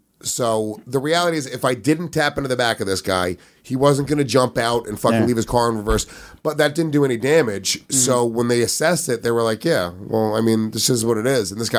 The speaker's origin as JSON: {"language": "English", "region": "New York", "country": "United States", "tie": "born or raised there", "said": "I grew up in Rockland County, New York."}